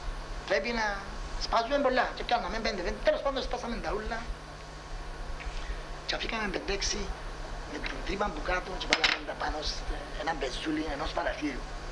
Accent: Larnaca, Larnaca District, Cyprus; born there; Γεννήθηκα στη Λάρνακα το 35 του Φεβράρι, στην οδός Αφροδίτη

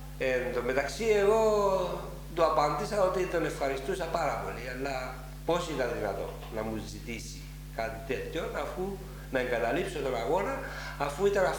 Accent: Cyprus; moved away; Το μόνο που θυμάμαι που με παραπονεί λίγο είναι ο τρόπος που έφυγα από την Κύπρο.

